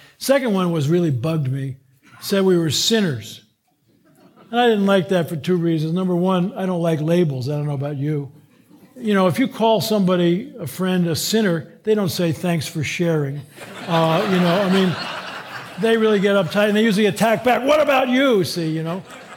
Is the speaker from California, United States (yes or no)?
yes; California, United States; Now, why did I do that, except I'm from California?